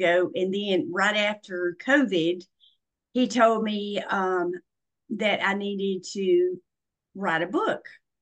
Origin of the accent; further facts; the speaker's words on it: Tennessee, United States; I am I'm born and raised in Middle Tennessee. And I'm a country girl, and I grew up on a farm, and I loved all of my farm animals.